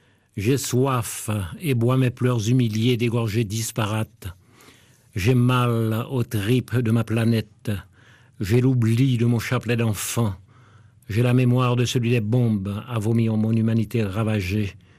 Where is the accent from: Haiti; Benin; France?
Haiti; Bénet, Sud-Est; je suis né en Haïti, dans un petit village qui s'appelle Bénet, et non loin de Jacmel. Et j'ai grandi